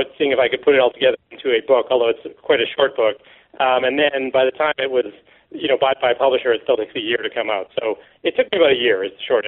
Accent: Canada; I'm Canadian.

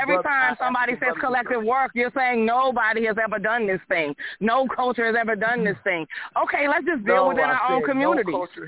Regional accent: Joppa, United States; I come from Joppa.

